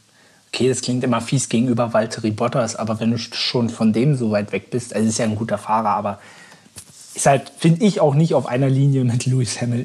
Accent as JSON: {"language": "German", "region": "Berlin", "country": "Germany", "said": "für uns als Berliner doch endlich mal wieder toll"}